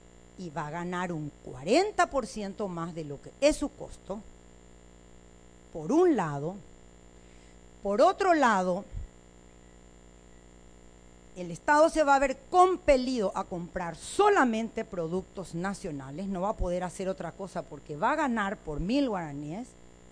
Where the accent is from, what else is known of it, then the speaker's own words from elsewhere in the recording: Paraguay; hijos de puta como somos, los paraguayos le debemos poner menos otra vez